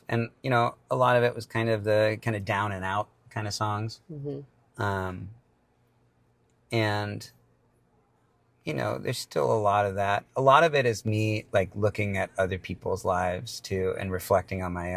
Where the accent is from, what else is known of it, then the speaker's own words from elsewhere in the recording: San Francisco, California, United States; Well, growing up in San Francisco, I've learned to get used to change.